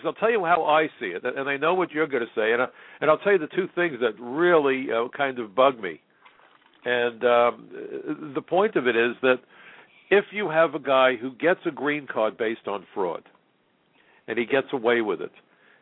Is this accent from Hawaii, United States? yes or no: no; New York, United States; As a New Yorker, the ashes from 9/11 landed on my home and in part contained the remains of some of my neighbors.